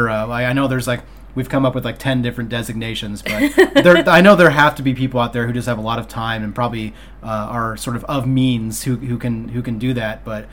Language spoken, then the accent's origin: English; St. Louis, Missouri, United States; I grew up, you know, in the shadow of the arch, you know, like about 10 or so miles south of there.